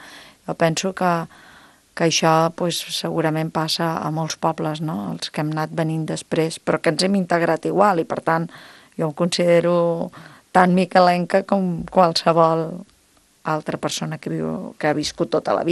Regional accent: Lleida, Catalonia, Spain; born there; also born or lived in Torrelavit / Vilafranca del Penedès / Barcelona; jo ja vaig néixer a Lleida, vaig estar a Torrelavit uns anys, després vaig anar als 16 anys cap a Vilafranca, al Penedès, mm-hmm. I després quan em vaig casar me'n vaig anar a viure a Barcelona, 10 anys, i després doncs vaig tornar a Sant Miquel.

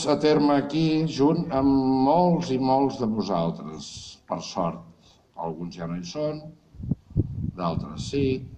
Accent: Sant Pau d'Ordal, Catalonia, Spain; els meus orígens són de no gaire lluny d'aquí, de Sant Pau d'Ordal. Jo vaig néixer a Sant Pau d'Ordal l'any 55

